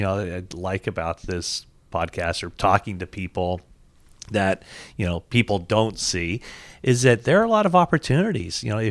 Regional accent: California, United States; I'm from Northern California. My mom lived in, I don't know if I should say lives or lived in Paradise.

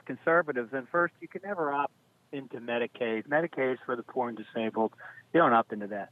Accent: Youngstown, Ohio, United States; I grew up in Youngstown, Ohio. I know all about labor.

